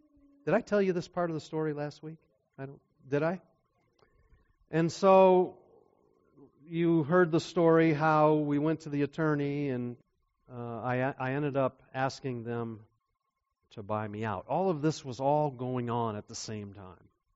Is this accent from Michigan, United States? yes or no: yes; Alpena, Michigan, United States; I was very excited because I grew up in Alpena. My family was there. When I was 18 years old, I left home.